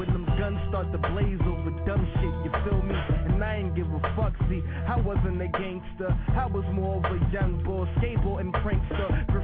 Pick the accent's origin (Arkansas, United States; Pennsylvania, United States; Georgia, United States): Pennsylvania, United States; Philadelphia; Yo, you don't understand, like, growing up in Philly is one of the worst things. But I'm proud though. I'm a Philasian.